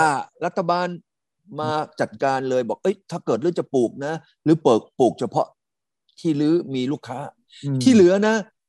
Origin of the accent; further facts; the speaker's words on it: Hsinchu, Taiwan; ผมเนี่ยไปโตที่ซินจูนะ